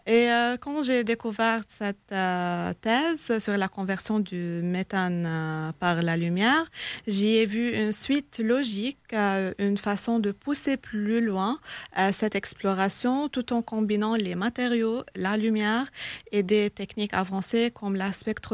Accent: Lebanon; now in France; Oui, je viens du Liban.

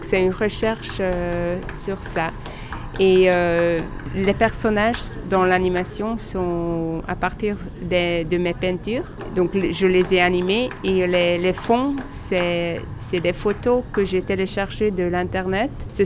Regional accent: Budapest, Hungary; et je viens de Budapest.

